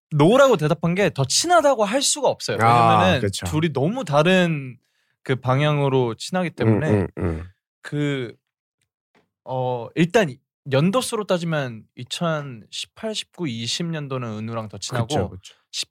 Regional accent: South Korea; born there; 코리아 그러니까 여기서 내가 태어난 곳에서 뭔가 혁신적인 뭐 혁명적인 뭔가를 일으켜라 해서 K를 붙여주셔서

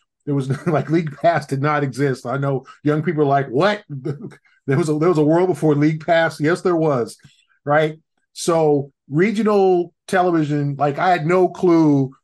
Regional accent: Los Angeles, California, United States; Honestly, my perspective of Mike Gorman is way different because I grew up on the West Coast. I grew up in Los Angeles.

